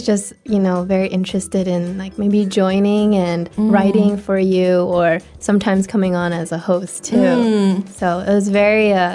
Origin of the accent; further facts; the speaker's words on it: California, United States; I am from California in the US, specifically the Bay Area, 硅谷。